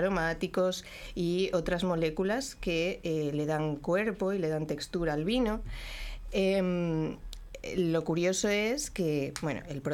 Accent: Asturias, Spain; moved away; Yo soy española, soy de Asturias, del norte de España.

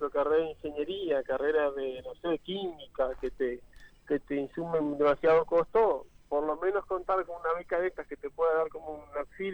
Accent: Uruguay; como buen uruguayo dejamos siempre para sobre la fecha

